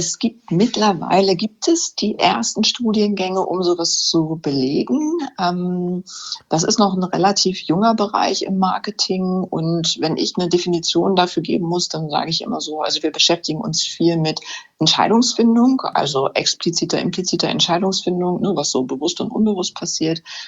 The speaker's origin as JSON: {"language": "German", "town": "Hänigsen", "region": "Lower Saxony", "country": "Germany", "lives_now": "Burgdorf, Germany", "said": "Ich komme ursprünglich aus Henigsen und Burgdorf war ja fast schon immer die große Stadt für mich."}